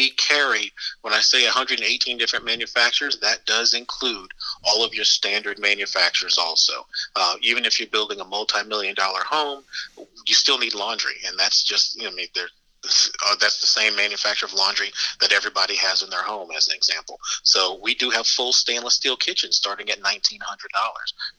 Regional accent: Bronx, New York, United States; I'm from Bronx, New York myself

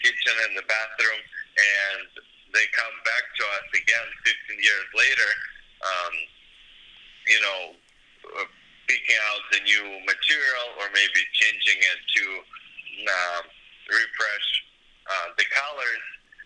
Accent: Russia; I'm originally from Russia

